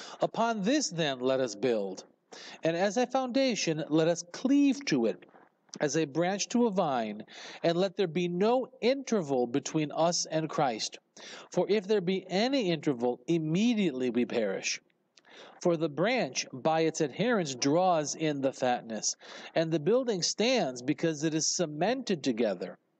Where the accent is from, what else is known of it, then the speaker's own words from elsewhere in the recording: Colorado, United States; We used to go, growing up in Colorado as a Boy Scout, all of our camping was in the mountains.